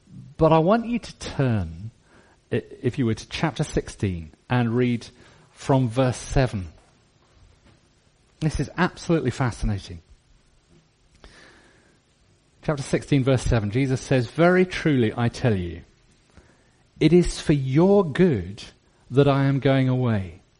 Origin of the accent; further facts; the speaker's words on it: Scotland, United Kingdom; because we're Scottish Baptists, and some of us get a little bit nervous